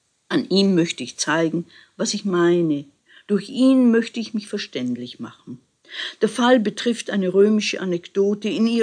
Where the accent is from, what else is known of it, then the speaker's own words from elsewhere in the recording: Austria; also born or lived in Bohemia / Tyrol / Munich; ich bin Österreicherin, in Böhmen geboren, dann habe ich lange in Tirol gelebt, einige Jahre auch in München, jetzt lebe ich in Oberösterreich an der Donau in der Nähe von Linz.